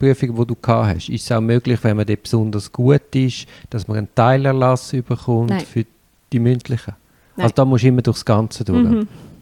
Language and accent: German; Zurich, Switzerland; Würdest du mir als Zürcher empfehlen